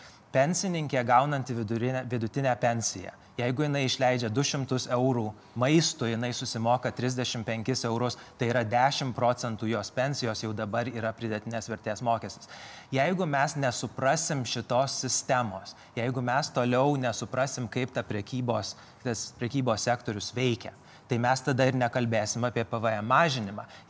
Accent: Vilnius, Vilnius County, Lithuania; aš iš Karoliniškių, ten daug pensininkų, ten yra ir Norfa, ir Maxima, ir Lidlas

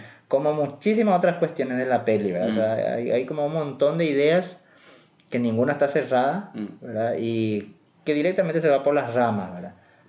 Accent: Paraguay; Nosotros como paraguayos es difícil escuchar al otro paraguayo en la cámara, sí.

